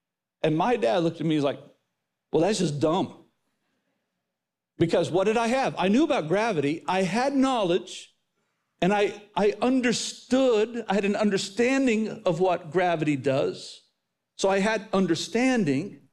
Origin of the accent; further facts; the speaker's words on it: Oklahoma, United States; growing up in Oklahoma, what you do when you need to strip a wire is you just put it in your mouth.